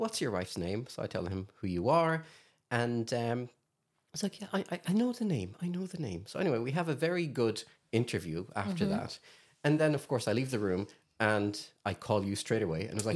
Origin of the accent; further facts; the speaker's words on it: Kuwait; So I'm from Kuwait. Well, I was born in Kuwait.